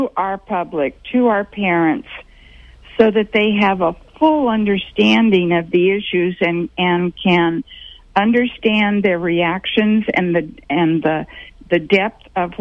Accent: Capay, California, United States; I grew up in Capay, milking cows.

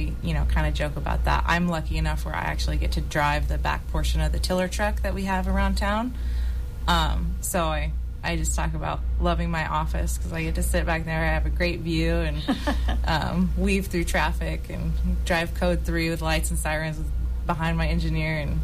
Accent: Chico, California, United States; I've been with Chico Fire Department for 5 years, and it's been amazing to work here in my hometown for the city department.

